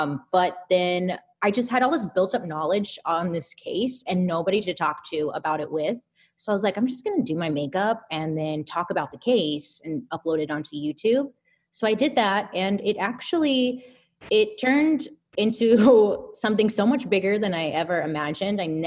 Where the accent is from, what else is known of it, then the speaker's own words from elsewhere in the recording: California, United States; Out in the Inland Empire, Southern California.